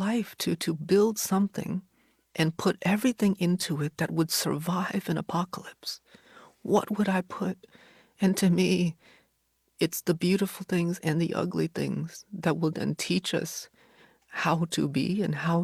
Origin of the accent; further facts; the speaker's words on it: Hartford, Connecticut, United States; also born or lived in Vietnam; Growing up in Hartford, my family and I came from Vietnam. We didn't have a lot of English, and we were living in one-bedroom apartment on government assistance, sponsored by the Salvation Army